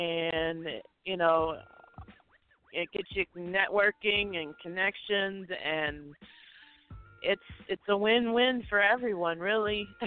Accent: Detroit, Michigan, United States; born there; I was born in Detroit, so I always have to show my love and support from my home birth town.

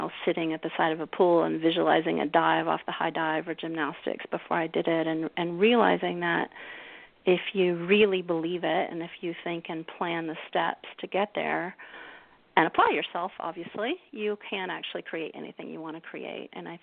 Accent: the South, United States; I grew up in the South, and it was the 70s

